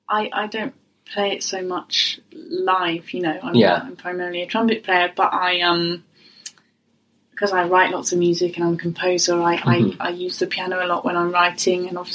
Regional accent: Medstead, South East England, United Kingdom; I grew up in a little village in Hampshire called Medstead, just kind of near like the market town of Alton. yeah, small village. Yeah, about 10 minutes away from the nearest town.

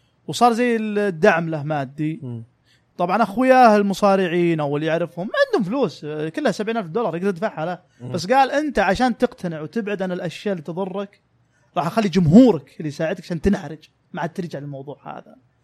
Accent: Saudi Arabia; انا من السعوديه … ، انا في مدينه يعني ممكن ما تعرفها

